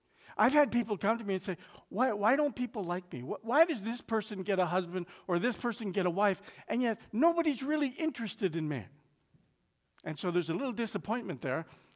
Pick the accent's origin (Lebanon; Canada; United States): Canada; Toronto, Ontario; born there; I was born in Toronto, and I hope you won't hold that against me. My father was born in Toronto. My grandfather was born in Toronto.